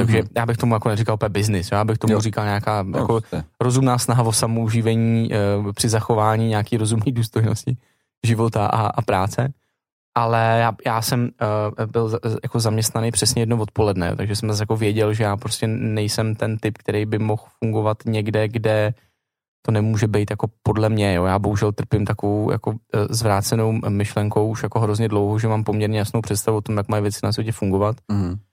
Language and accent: Czech; Prague, Czechia; Vinohrady mají krásný genius locí a krásnou architekturu a jsem tam prostě celý život.